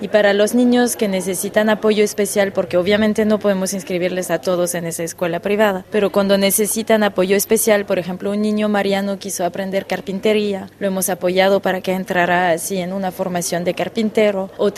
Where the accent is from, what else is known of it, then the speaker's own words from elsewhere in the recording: France; Spanish is a second language; nosotros, siendo franceses y franco-mexicano